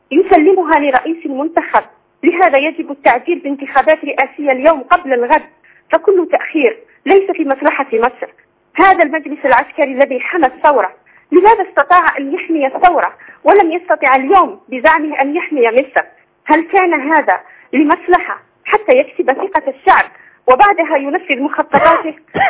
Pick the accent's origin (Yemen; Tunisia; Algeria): Algeria; كما حدث عندنا في الجزائر سنوات الإرهاب المفتعل